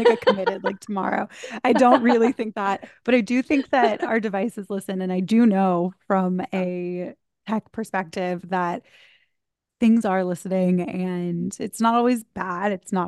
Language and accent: English; the South, United States; I'm from the South, and being skinny was equated to being happy and being beautiful